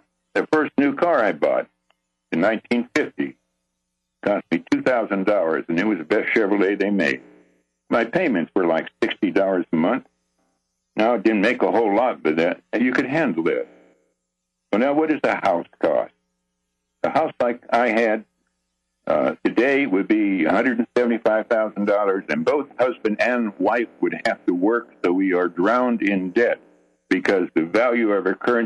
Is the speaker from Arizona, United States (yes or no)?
yes; Arizona, United States; When I was a kid, I was 17 years old. I grew up in Arizona.